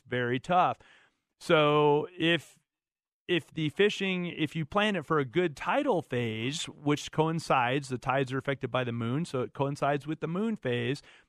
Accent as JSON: {"language": "English", "region": "Florida", "country": "United States", "said": "let's say you're going to Florida, my home state, or Texas, or someplace where you're going to be fishing coastal waters."}